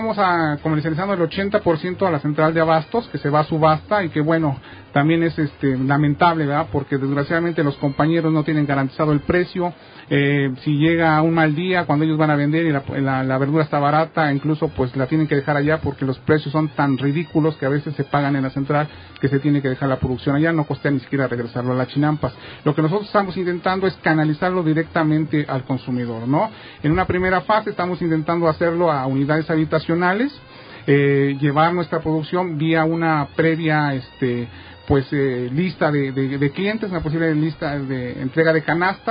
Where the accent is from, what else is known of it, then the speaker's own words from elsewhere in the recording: San Gregorio Atlapulco, Mexico City, Mexico; Nosotros que somos nativos de San Gregorio Acapulco hemos visto cómo año con año, década con década, sexenio con sexenio, se han ido destruyendo las chinampas